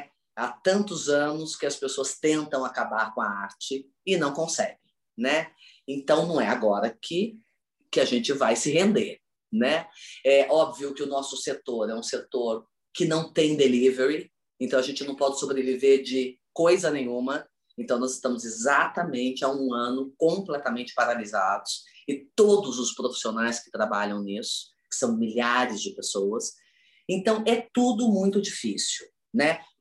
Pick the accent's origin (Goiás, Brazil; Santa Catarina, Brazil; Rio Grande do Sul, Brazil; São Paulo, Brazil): São Paulo, Brazil; Campinas; já soube que você é meu conterrâneo, campineiro da minha terra que eu amo tanto